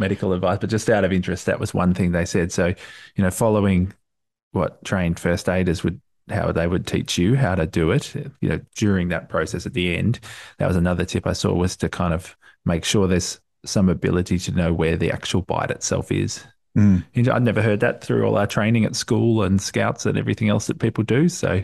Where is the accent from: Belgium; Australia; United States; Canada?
Australia; Being Australian, and being active and doing lots of camping and hiking through school, a lot of people like us have done snake bite training